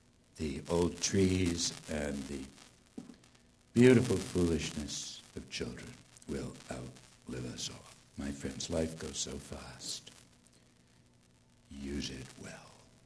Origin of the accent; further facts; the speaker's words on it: Boston, Massachusetts, United States; I'm about as far away from my hometown of Boston as you can be in the United States, I guess, unless you're in Alaska or Hawaii